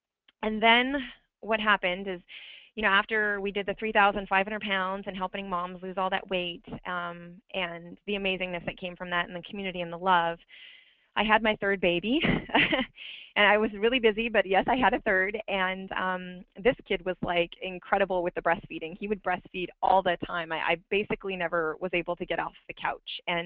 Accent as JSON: {"language": "English", "region": "California", "country": "United States", "said": "And I grew up in a conservative household, just like Robin had. She is in Texas. I'm from California."}